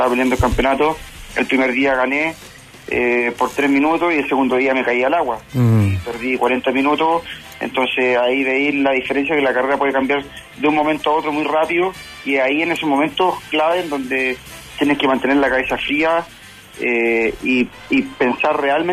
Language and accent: Spanish; Viña del Mar, Valparaíso, Chile; Yo soy de Viña